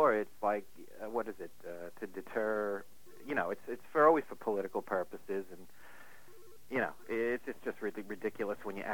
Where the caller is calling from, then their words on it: New York, United States; I'm in the middle of Suffolk County.